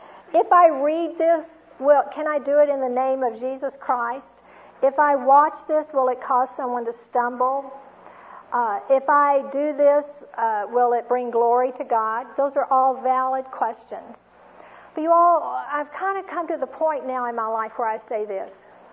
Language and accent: English; Houston, Texas, United States; Now, you all, I grew up in Houston, Texas. I did not listen to country western music.